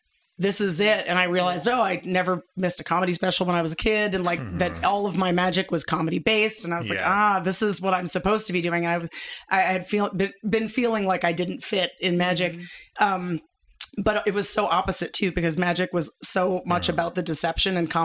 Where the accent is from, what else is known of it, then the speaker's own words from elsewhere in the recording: New York City, New York, United States; And I have to think that is just growing up in New York City, you have to find alone space no matter where you are.